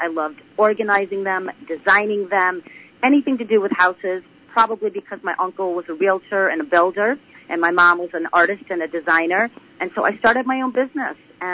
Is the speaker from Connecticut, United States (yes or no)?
yes; Connecticut, United States; born there; I was born in Connecticut on the East Coast.